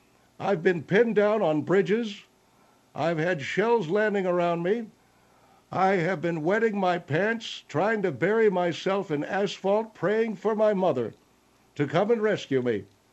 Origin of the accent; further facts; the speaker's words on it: Canandaigua, New York, United States; my father owned a restaurant when I was growing up in Canandaigua.